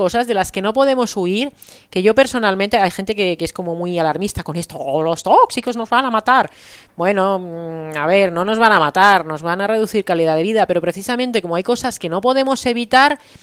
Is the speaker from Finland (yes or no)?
yes; Karelia, Finland; yo soy de Karelia, de la Karelia finlandesa, y hay una Karelia en Rusia y una Karelia en Finlandia